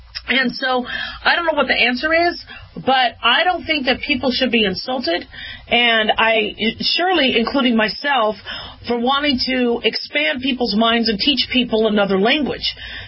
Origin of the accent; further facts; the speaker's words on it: United States; For me as an American, I, you know, have to, you know, learn a lot of people's cultures.